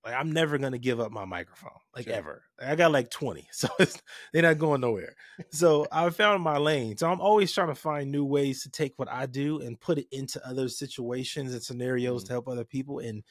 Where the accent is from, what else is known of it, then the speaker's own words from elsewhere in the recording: Compton, California, United States; I'm from Compton, California. I didn't grow up in the best environment, mm-hmm. right?